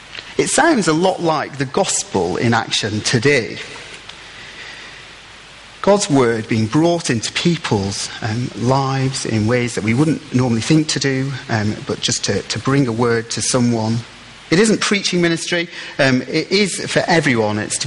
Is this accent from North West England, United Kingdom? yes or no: yes; North West England, United Kingdom; I'm from East Lancashire. We do things like cornet there and other brass instruments.